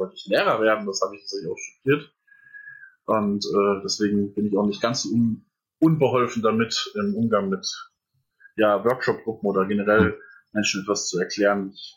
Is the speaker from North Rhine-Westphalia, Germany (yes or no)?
no; Etzengesäß, Hesse, Germany; also born or lived in Erbach; Ich bin geboren in Erbach im Odenwald. Mhm. Und dann habe ich im wunderschönen Etzengesäß meine Kindheit verbracht.